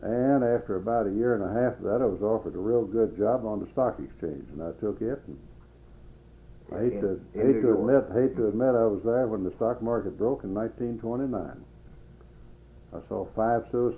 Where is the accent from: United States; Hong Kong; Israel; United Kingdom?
United States; Mays Lick, Kentucky; And I was born in Mays Lick. I'd hate to tell you how many years ago, but I went to school there.